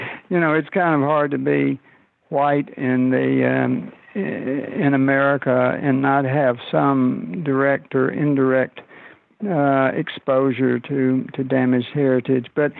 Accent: Arkansas, United States; And I come from the Mississippi River Delta, and I come from Southeast Arkansas, and it is a very racist region.

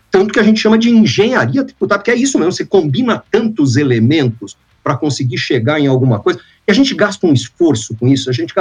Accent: Santos, São Paulo, Brazil; mas não rodariam em Santos, que é a minha terra natal.

